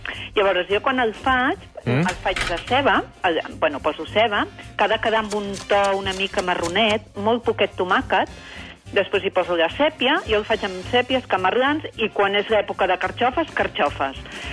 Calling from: Pals, Catalonia, Spain; jo, mireu, sóc de Pals, encara que visc a Barcelona.

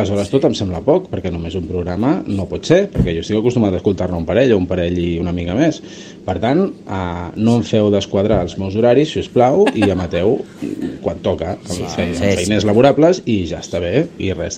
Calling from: Cardedeu, Catalonia, Spain; de Cardedeu i res, us vinc a estirar una mica les orelles

